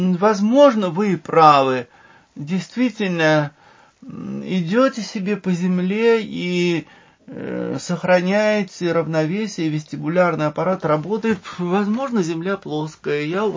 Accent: Tula, Tula Oblast, Russia; Я из Тулы. Мы проходим через центр Тулы к Кремлю.

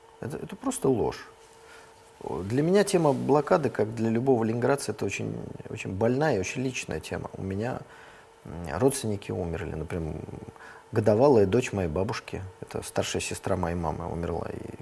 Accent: Saint Petersburg, Russia; А что же в Ленинграде-то не жили припеваючи, я как ленинградец?

